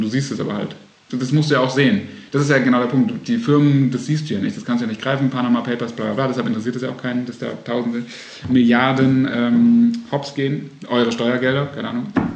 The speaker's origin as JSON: {"language": "German", "region": "Baden-Württemberg", "country": "Germany"}